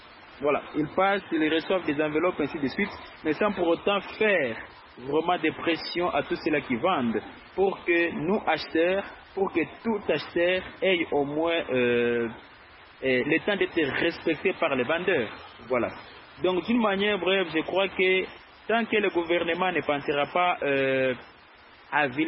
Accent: DR Congo; ici chez nous en RDC

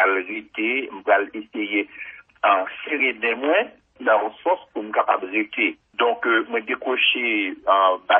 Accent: La Gonâve, Ouest, Haiti; je suis de la Gonave. C'est mon la Gonave, maman, papa, en fait, ils ont rencontré la Gonave, mais maman, c'est originaire de Jacmel et papa, originaire de Bénin.

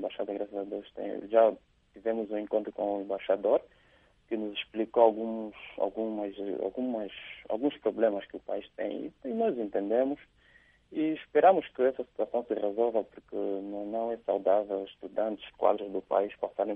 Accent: Angola; now in Romania; nós, como angolanos, também já temos uma história também

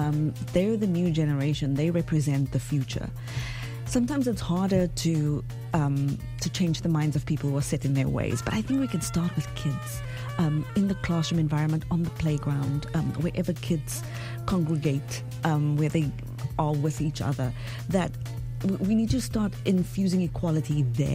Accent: South Africa; I am from South Africa. I grew up in a rough neighborhood, a lot of poverty. I grew up poor.

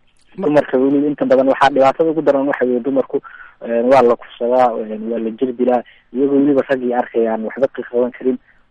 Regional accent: Burao, Togdheer, Somalia; Waxaan ka imid magaalada Burco.

